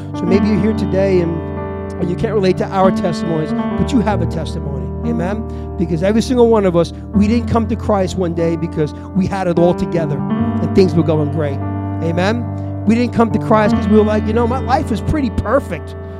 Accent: Hampton Bays, New York, United States; I'm from Hampton Bays, out in the Hamptons.

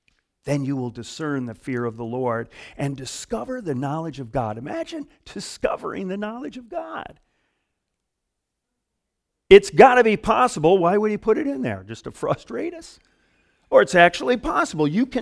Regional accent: Michigan, United States; especially growing up in the Midwest in Michigan, when I was a kid

